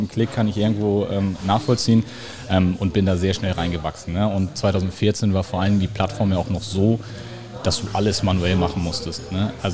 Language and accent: German; Flensburg, Schleswig-Holstein, Germany; bei uns in Flensburg, ich komme aus Flensburg, also aus Norddeutschland